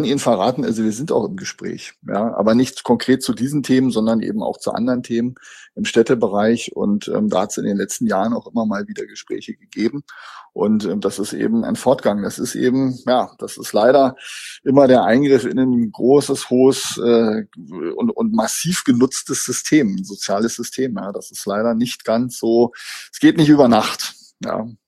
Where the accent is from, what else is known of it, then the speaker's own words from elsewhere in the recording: Berlin, Germany; wollen wir als Berliner das?